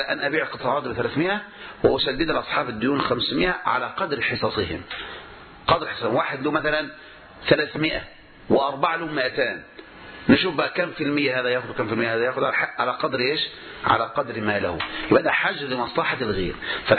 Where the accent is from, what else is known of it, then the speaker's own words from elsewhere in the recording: Egypt; يعني عندنا في مصر 3/4 المحاكم يا إخواني قضايا إيصالات مضروبة وشيكات مزورة.